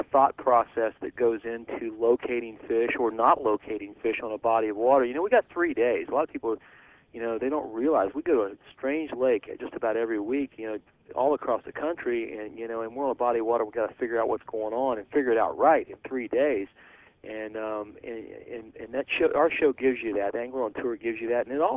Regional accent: Cincinnati, Ohio, United States; also born or lived in West Virginia; I'm a Cincinnati native. You know, I was born in West Virginia, but I've lived my whole life in Cincinnati.

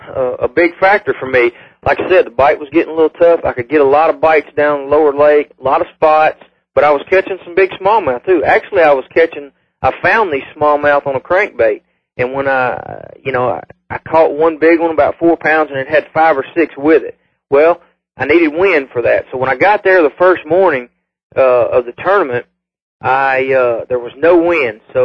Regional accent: Mississippi Delta, United States; I grew up here on the Delta, on the Mississippi River

